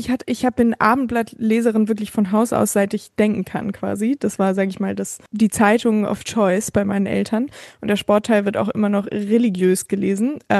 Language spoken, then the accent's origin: German; Hamburg, Germany; now in Berlin, Germany; auch als ich noch in Hamburg gewohnt habe, also ihr habt ja schon erwähnt, zugeschaltet aus Berlin, aber ich bin in Hamburg aufgewachsen